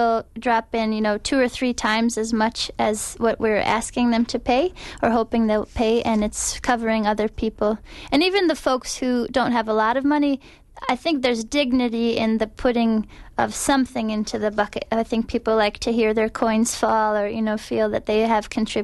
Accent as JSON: {"language": "English", "region": "Iowa", "country": "United States", "also_born_or_lived": "Los Angeles, United States", "said": "Yes, I'm originally from Iowa, but we moved here from Los Angeles. We were in a suburb there for 6 years and came back to the Midwest where we're from."}